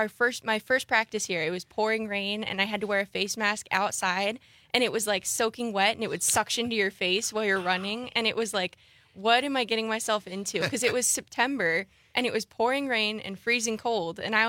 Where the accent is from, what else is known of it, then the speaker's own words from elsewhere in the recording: California, United States; I came out here from California and played soccer at GB.